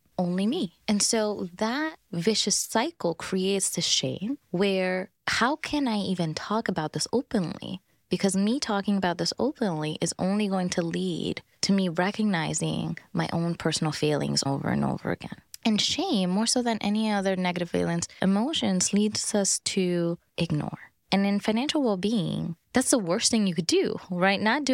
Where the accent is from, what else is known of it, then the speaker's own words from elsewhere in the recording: Bronx, New York, United States; I'm from the Bronx, so just check yourself.